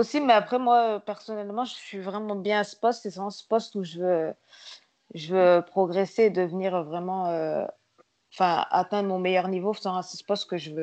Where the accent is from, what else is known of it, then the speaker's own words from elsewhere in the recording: Montpellier, Occitanie, France; born there; also born or lived in Île-de-France; Même si je suis née à Montpellier, mais en fait je devais rentrer dans la région parisienne, plus par rapport à ma famille.